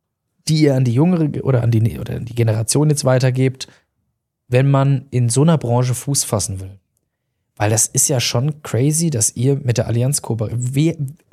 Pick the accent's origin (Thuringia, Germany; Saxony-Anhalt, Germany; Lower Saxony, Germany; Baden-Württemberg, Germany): Baden-Württemberg, Germany; Heidelberg; weil wir sind in Heidelberg ja beide aufgewachsen